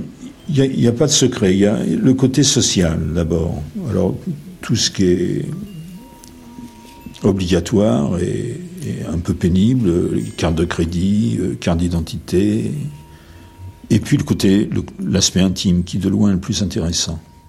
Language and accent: French; Paris, Île-de-France, France; born there; C'est le pays où j'ai décidé que j'étais né, alors que je suis né à Paris. Mais j'ai décidé que j'étais né à Ostende, dans les Flandres, que j'étais un écrivain flamand de langue française.